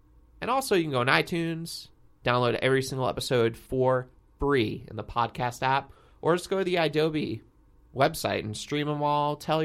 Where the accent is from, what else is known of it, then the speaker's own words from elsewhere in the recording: East Coast, United States; So you're from the East Coast. I'm from the East Coast.